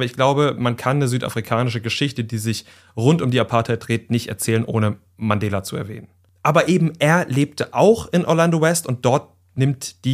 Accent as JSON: {"language": "German", "region": "Thuringia", "country": "Germany", "tie": "born or raised there", "said": "Ich bin ja in Thüringen aufgewachsen"}